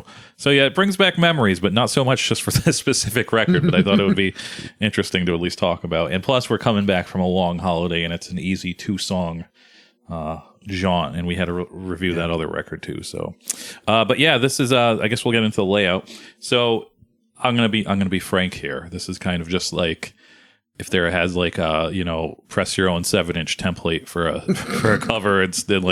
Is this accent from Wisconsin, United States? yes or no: yes; Madison, Wisconsin, United States; for some reason we're from Madison, Wisconsin, but we have put out 3 records on an upstate New York mostly upstate New York band record label